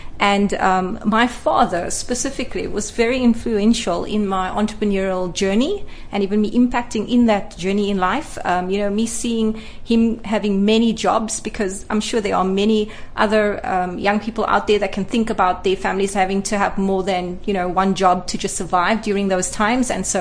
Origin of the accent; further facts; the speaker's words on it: Cape Town, Western Cape, South Africa; So I grew up in Cape Town. I really love Cape Town. I think we have the best backdrop of Table Mountain. I was born in colored communities from Athlone to Mitchell's Plain to Lansdowne, here all in the Cape Flats.